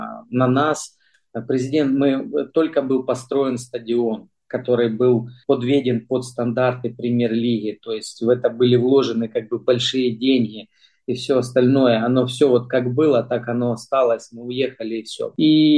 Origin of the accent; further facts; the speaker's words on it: Donetsk, Donetsk Oblast, Ukraine; Да, я сам из Донецка, я как раз родился и вырос вот именно в районе, микрорайон Октябрьский такой называется.